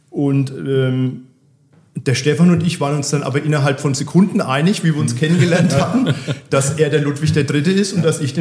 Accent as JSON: {"language": "German", "town": "Bad Kissingen", "region": "Bavaria", "country": "Germany", "tie": "born there", "said": "Ich bin auch gebürtiger Kissinger. Bald werde ich 50 und ich wohne mit meiner Frau und unseren drei Kindern in Garitz."}